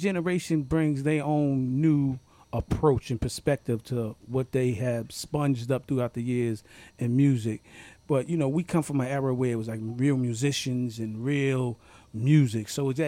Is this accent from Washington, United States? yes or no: no; New Haven, Connecticut, United States; And producer of the concert, Cool Breeze in the Park, and I'm from New Haven, and I got a lot of support.